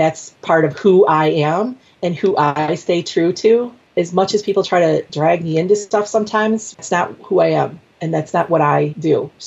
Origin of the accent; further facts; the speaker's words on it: Illinois, United States; Several years ago, I joined a local art organization here in my hometown outside of Chicago.